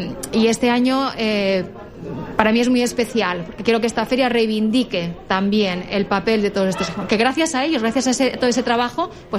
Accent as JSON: {"language": "Spanish", "town": "Xixona", "region": "Valencian Community", "country": "Spain", "tie": "born or raised there", "said": "Yo ver mi pueblo así, ver toda la gente que nos ha acompañado, todas las autoridades, el primer consejo, el ple del consejo en Sixona, son hechos muy importantes."}